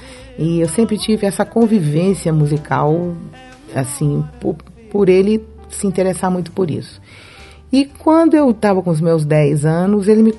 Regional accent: Brasília, Federal District, Brazil; also born or lived in Fortaleza; eu nasci em Fortaleza e fui só em Fortaleza para nascer. Praticamente, eu sou brasiliense, cheguei aqui em 64. Meu pai e minha mãe eram pioneiros para construir Brasília, né?

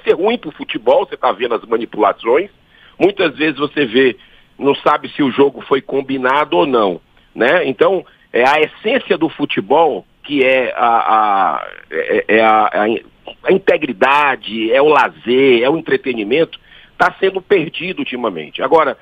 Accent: Northeast Region, Brazil; nós que somos do Nordeste, sabemos o quanto sofremos historicamente com estrangeiros

